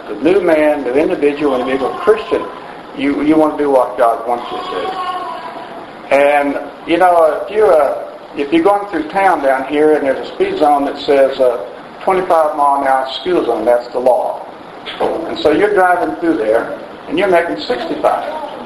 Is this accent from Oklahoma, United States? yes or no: yes; Prague, Oklahoma, United States; He's from Prague, and I'm from Prague too.